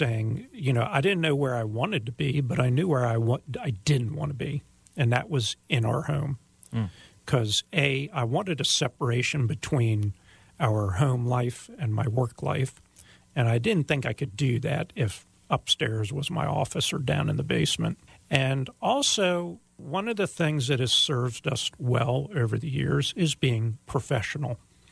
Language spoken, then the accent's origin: English; Maryland, United States; I grew up in Montgomery County, and down there, it's really busy and a little crazy.